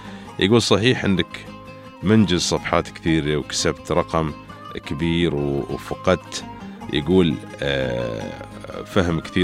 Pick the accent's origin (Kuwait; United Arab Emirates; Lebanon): United Arab Emirates; Dubai; كيف بينعكس على منظومة المشتريات الحكومية عندنا في دبي